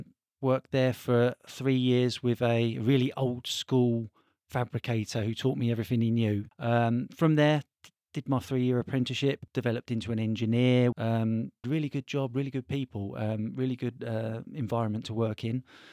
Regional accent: Harrow, London, United Kingdom; now in Bedfordshire, United Kingdom; I grew up in Harrow, born and bred in Harrow. So yeah, moved up in Bedfordshire and been there ever since.

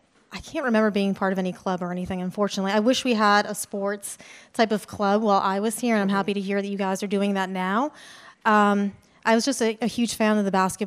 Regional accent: Johnston, Rhode Island, United States; I'm from Rhode Island. I'm from Johnston, which is a suburb of Providence, not too far away from here.

